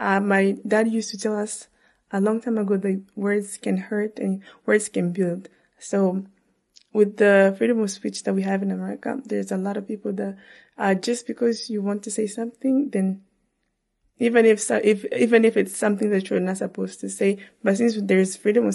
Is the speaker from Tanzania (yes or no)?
yes; Tanzania; born there; my mom gave birth to me in Tanzania in the refugee camp in 1999. Yes, I was born in Tanzania.